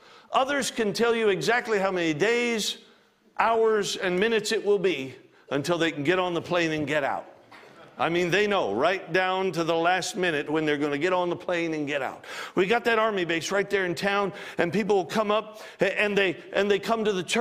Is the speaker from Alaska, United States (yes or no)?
yes; Alaska, United States; I'm from Alaska. You know that. Spent all my life in Alaska. Alaska is a unique place. It is. It's a beautiful place, wonderful place. It was a good place to grow up.